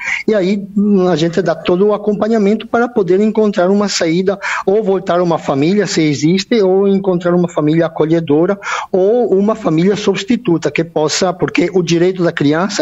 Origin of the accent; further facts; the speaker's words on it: Italy; Portuguese is a second language; now in Brazil; Eu sou italiano de origem, sempre trabalhei na área social, estou aqui há 20 anos